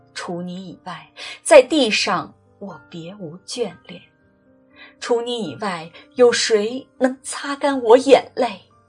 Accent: China; 作为中国人

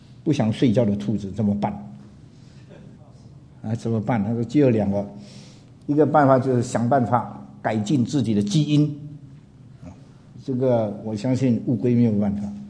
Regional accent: China; 我们中国人讲得很好，这个环境很重要

